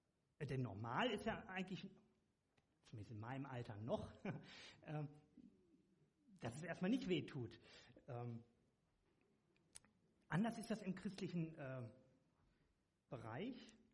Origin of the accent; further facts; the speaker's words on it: Lübeck, Schleswig-Holstein, Germany; ich komme aus Lübeck.